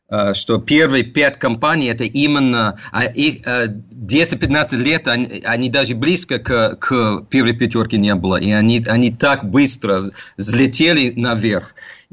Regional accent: United States; Russian is a second language; moved away as an adult; now in Russia; я родом из Америки. Пока у меня только одно гражданство.

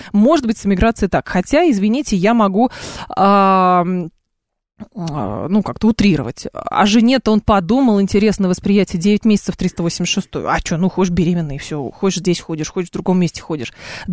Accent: Moldova; moved away; Так, я уже эмигрировал из Молдовы, ну, Молдавии в данном случае.

